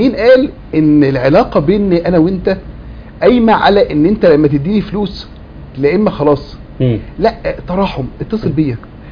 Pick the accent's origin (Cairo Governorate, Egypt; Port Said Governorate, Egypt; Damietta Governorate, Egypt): Port Said Governorate, Egypt; Port Said; كان جدي لسه عايش يعني كان احنا من بورسعيد